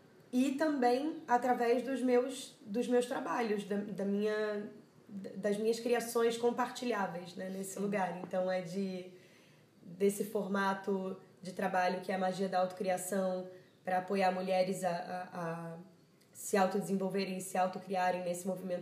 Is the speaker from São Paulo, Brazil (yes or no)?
no; Rio de Janeiro, Brazil; eu venho da Zona Oeste do Rio de Janeiro, de Santa Cruz.